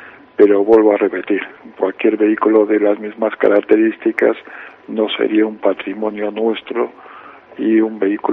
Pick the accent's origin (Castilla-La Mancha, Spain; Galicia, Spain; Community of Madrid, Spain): Galicia, Spain; como gallegos